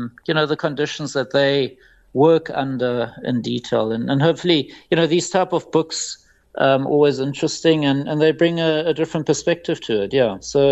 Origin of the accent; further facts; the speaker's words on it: South Africa; being South African, we obviously love our braai and our poiki.